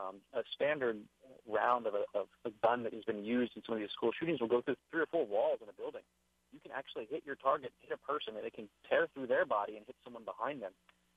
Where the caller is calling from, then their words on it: Kaneohe, Hawaii, United States; I'm calling from Kaneohe.